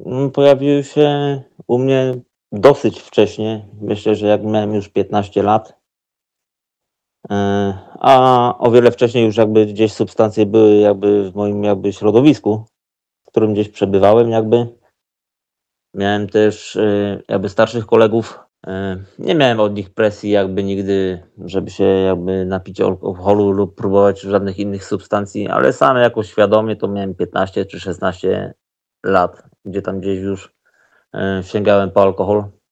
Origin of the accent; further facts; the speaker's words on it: Ostrów Wielkopolski, Greater Poland Voivodeship, Poland; moved away as an adult; now in Toruń, Poland; ja pochodzę z Ostrowa Wielkopolskiego, jest to miasto w Wielkopolsce. Tam się wychowałem, mieszkałem całe 38 lat. Od ponad 2 lat, od około 2,5 roku mieszkam w innym mieście, a jest nim Toruń.